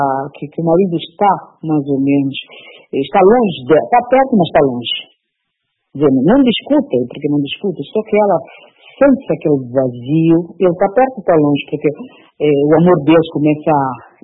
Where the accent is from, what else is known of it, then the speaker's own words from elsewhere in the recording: Mozambique; eu sempre levantei a bandeira da pátria, eu sempre disse moçambicana, agora é com honra mesmo que digo este livro, é escrito de uma moçambicana, porque eu estou sempre sendo moçambicana. Por ter a minha nacionalidade moçambicana, estou muito contente por isso.